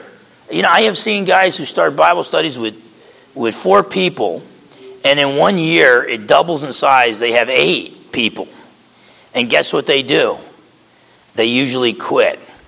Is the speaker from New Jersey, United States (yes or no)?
yes; New Jersey, United States; I'm a pessimist. I'm from Jersey.